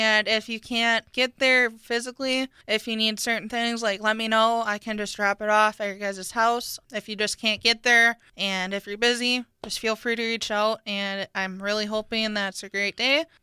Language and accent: English; Athens, Georgia, United States; Probably the best thing growing up would be to go and look at all the animals at the fair and just go look at all the animals.